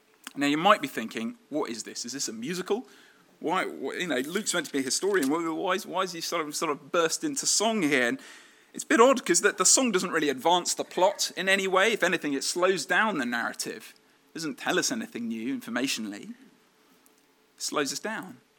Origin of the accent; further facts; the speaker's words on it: East of England, United Kingdom; I grew up near Stevenage, so explains that.